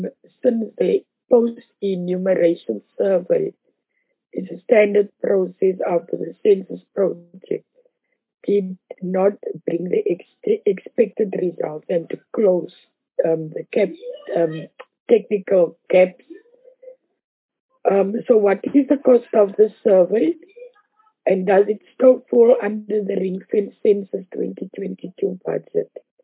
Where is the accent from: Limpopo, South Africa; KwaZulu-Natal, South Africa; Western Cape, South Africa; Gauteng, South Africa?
Western Cape, South Africa; I'm from the Western Cape. So I'm a bit concerned, and I want to know the extended mop-up process for the Western Cape.